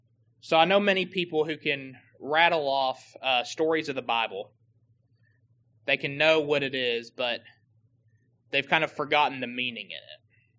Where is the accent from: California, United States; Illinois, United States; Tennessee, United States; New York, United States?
Tennessee, United States; Nashville; I know growing up in Nashville, where it was a very diverse community I grew up